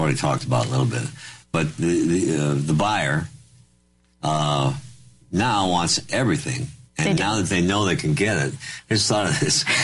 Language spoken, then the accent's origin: English; South Dakota, United States; By the way, I'm from South Dakota.